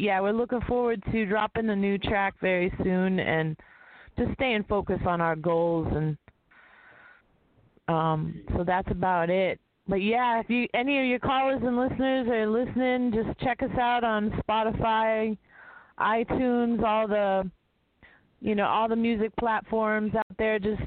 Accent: Detroit, Michigan, United States; And I'm from Detroit. I'm from Michigan.

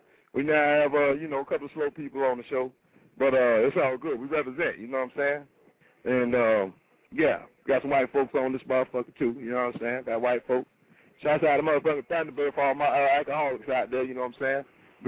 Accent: Florida, United States; I ain't got to be from no other place. I'm from Florida, goddammit.

